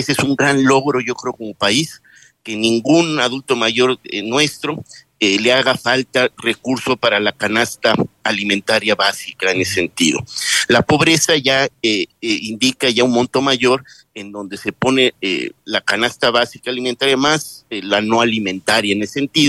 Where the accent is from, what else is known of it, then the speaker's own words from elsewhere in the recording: Mexico; de alguna manera como mexicanos el agradecimiento